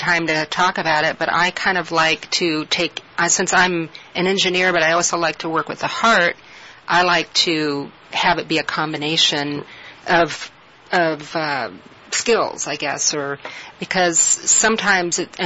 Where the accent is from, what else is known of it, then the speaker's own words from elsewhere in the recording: Boulder, Colorado, United States; I'm from Boulder, and Boulder benchmarks a lot of projects.